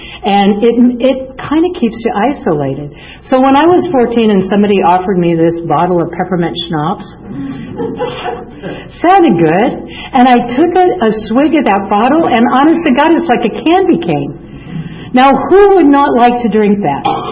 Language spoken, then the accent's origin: English; Lansing, Michigan, United States; born there; I was born in Lansing, Michigan. You have to be born somewhere, right?